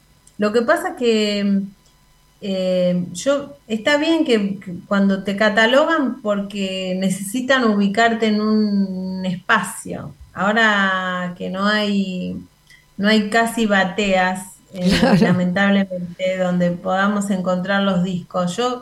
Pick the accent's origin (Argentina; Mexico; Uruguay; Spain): Argentina; yo soy argentina, necesito explorar otras cosas.